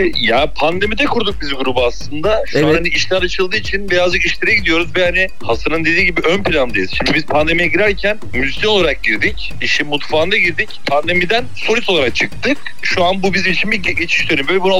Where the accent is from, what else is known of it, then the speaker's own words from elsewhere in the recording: Erzincan, Turkey; Ben Erzincanlıyım.